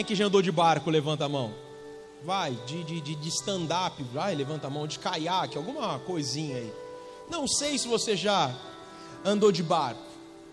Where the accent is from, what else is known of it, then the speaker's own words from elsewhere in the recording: Santos, São Paulo, Brazil; Sou nascido em Santos, cresci lá e agora entra a temporada de cruzeiro marítimo.